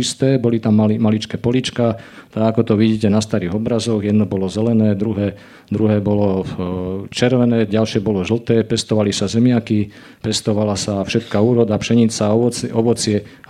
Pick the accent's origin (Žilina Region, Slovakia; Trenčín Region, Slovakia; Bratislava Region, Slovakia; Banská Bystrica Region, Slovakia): Žilina Region, Slovakia; ja pochádzam z Javorníkov, zo severného Slovenska